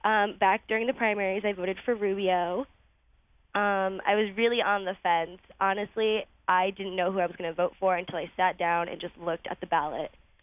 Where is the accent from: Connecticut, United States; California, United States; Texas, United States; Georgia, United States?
Connecticut, United States; Stratford; I'm from Stratford, Connecticut.